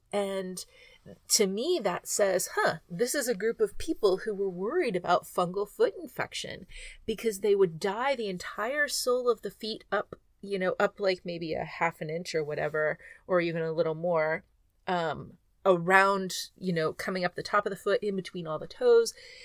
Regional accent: Texas, United States; I grew up in Texas. I don't know. Maybe somebody else who grew up in Texas in the 70s and early 80s remembers monkey blood as well

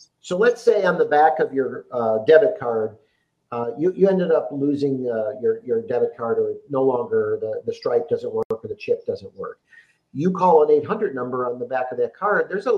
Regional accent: Chicago, Illinois, United States; You know, I'm from Chicago originally, as you pointed out.

